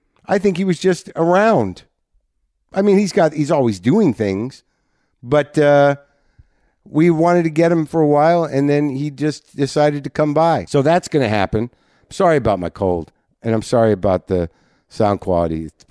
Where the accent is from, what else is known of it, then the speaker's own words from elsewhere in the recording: United States; And I don't know if that's me being an American and not very polite.